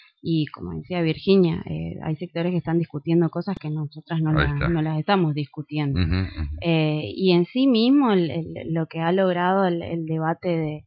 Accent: Argentina; como argentinos y argentinas

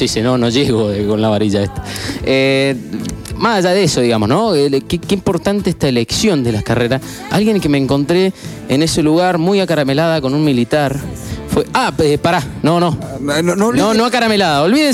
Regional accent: Tunuyán, Mendoza, Argentina; Sí, de Tunuyán, nosotros somos de Tunuyán

